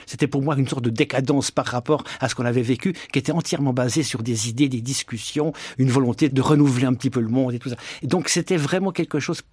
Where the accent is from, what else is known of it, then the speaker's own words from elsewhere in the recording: Switzerland; je suis Suisse, la Suisse est neutre